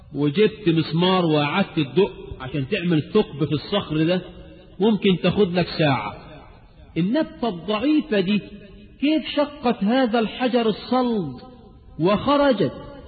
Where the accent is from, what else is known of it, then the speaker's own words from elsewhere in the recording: Egypt; حتى احنا كعرب كمصريين